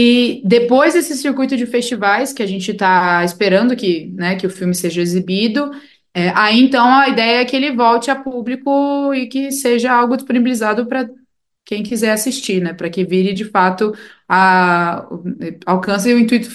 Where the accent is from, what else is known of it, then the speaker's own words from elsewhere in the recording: São Paulo, Brazil; Eu não sou mineira, mas eu tenho visto para mineiridade, porque minha mãe é mineira. Eu sou, na verdade, de São Paulo, assim como meu pai é. E eu tenho parentes, assim, dispersos entre os estados.